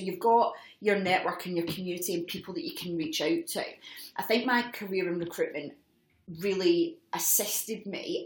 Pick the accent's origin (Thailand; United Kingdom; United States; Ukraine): United Kingdom; No to your face. We're British. We don't do that.